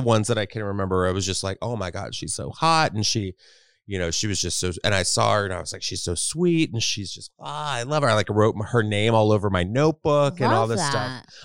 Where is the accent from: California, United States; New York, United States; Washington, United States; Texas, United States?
Texas, United States; I grew up in Texas.